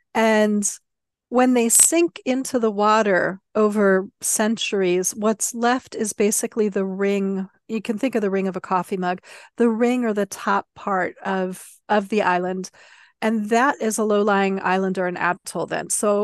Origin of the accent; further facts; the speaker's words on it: Germany; I grew up in West Germany.